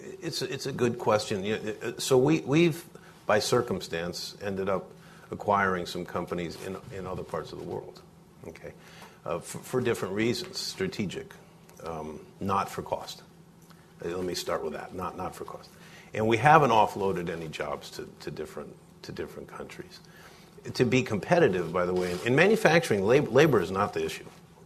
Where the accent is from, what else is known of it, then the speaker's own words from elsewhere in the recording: Rhode Island, United States; I was born and raised in Rhode Island.